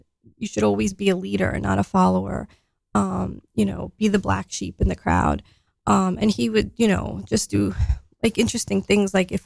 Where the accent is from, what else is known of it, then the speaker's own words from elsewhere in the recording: Staten Island, New York, United States; So, I grew up, I grew up in Staten Island, New York.